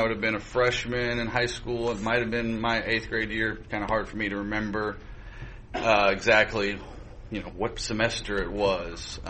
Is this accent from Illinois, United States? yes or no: yes; Chicago, Illinois, United States; born there; But as soon as they figured out I was born in Chicago, and that persisted.